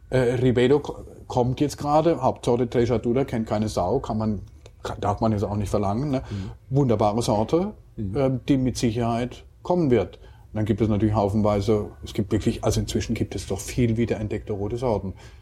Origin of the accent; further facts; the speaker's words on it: Karlsruhe, Baden-Württemberg, Germany; ich bin ja aus Süddeutschland, also eigentlich bin ich Karlsruher.